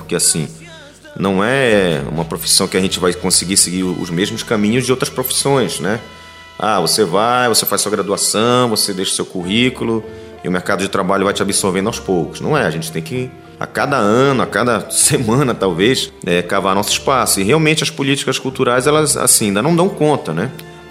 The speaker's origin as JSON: {"language": "Portuguese", "town": "Belém", "region": "Pará", "country": "Brazil", "tie": "born or raised there", "also_born_or_lived": "São Paulo", "said": "Eu nasci, na verdade, em São Paulo, mas vim para cá com um ano e meio, né? Então fui criado em Belém, toda a minha influência, sotaque."}